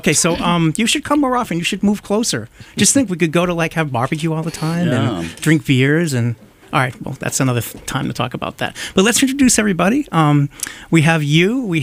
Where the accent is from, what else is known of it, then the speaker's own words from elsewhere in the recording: United States; I'm an American. I don't know anything.